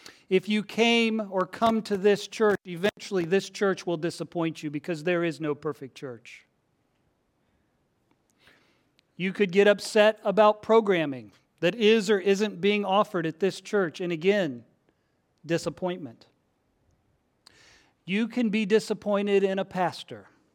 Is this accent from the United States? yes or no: yes; Midwest, United States; And I'm from the Midwest, where the leaves turn a million different colors and they fall.